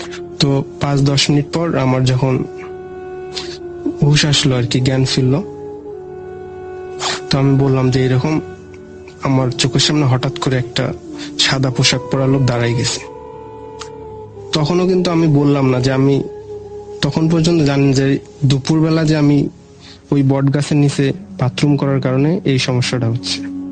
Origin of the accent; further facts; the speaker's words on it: Shitalgari, Rangpur Division, Bangladesh; আমাদের বাড়ি হচ্ছে রংপুর জেলার শীতলগাড়ি গ্রামে।